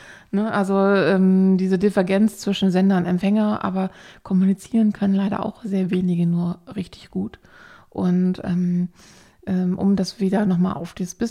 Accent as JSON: {"language": "German", "town": "Itzehoe", "region": "Schleswig-Holstein", "country": "Germany", "said": "also auch bei uns zu Hause in Itzehoe."}